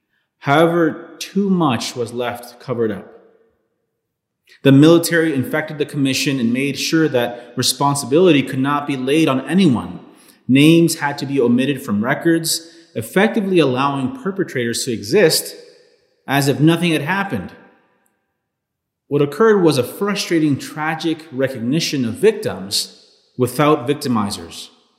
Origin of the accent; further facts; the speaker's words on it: Los Angeles, California, United States; born there; I was born in 1985 in Los Angeles, California. My family illegally immigrated to the United States, fleeing the Civil War in Guatemala.